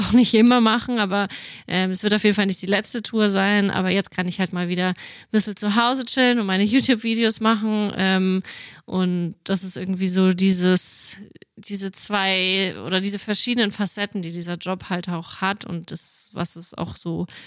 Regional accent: Nuremberg, Bavaria, Germany; Und dann genau bin ich zum ersten Mal in Nürnberg, in meiner Heimatstadt, auch auf die Bühne gegangen

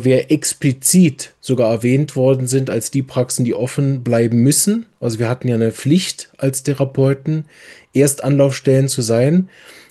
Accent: Berlin, Germany; als Berliner natürlich enorm mitfiebere

